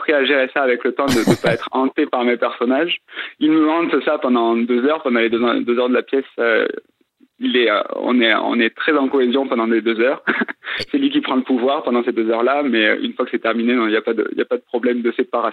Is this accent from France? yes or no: yes; Pradines, Occitanie, France; j'ai vécu, je suis de Pradines, donc du coup forcément je suis un enfant de là-bas